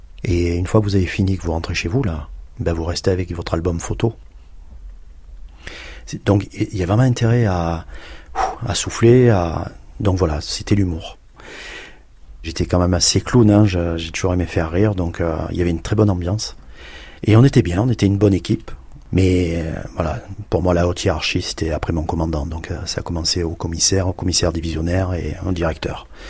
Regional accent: Marseille, Provence-Alpes-Côte d'Azur, France; moi, je venais de Marseille.

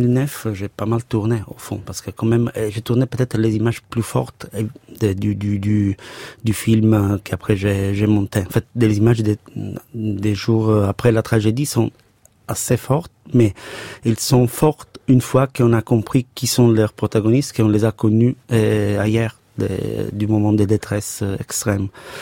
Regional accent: Sicily, Italy; French is a second language; chez moi en Sicile, c'est vert, c'est la Méditerranée, c'est des oliviers, des champs.

